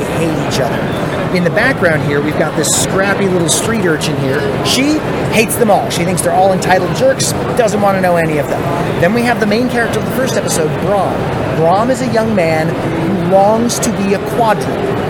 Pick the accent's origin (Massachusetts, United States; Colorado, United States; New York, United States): Colorado, United States; Englewood; I'm from Inglewood, Colorado